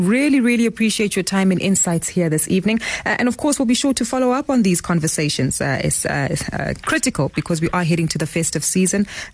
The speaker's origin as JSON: {"language": "English", "country": "South Africa", "said": "I think we often take that for granted as South African consumers or consumers the world over, right?"}